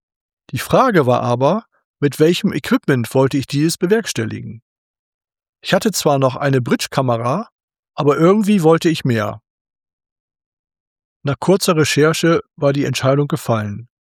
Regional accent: Bremen, Germany; born there; now in Essen, Germany; Ich bin in Bremen geboren und lebe seit 1993 in Essen.

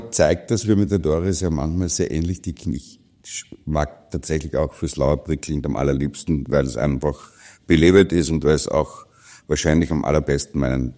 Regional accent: Villach, Carinthia, Austria; also ich stamme gebürtig aus Villach, war über 20 Jahre bei einem internationalen Großkonzern tätig

